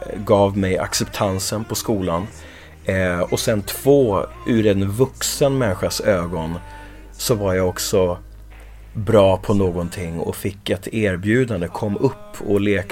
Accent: Öjaby, Kronoberg County, Sweden; Men det var nere vid Helgasjön, heter det, i Öjaby där jag växte upp.

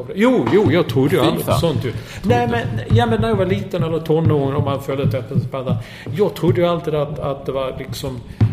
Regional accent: Sweden; som svensk journalist så har man inte de resurserna att lägga så mycket tid på att försöka hitta det.

